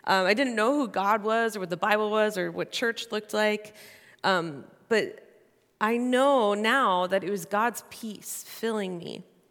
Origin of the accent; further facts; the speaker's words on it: Richland Park, Illinois, United States; this is a picture of a tree in the backyard that I grew up in Richland Park, Illinois.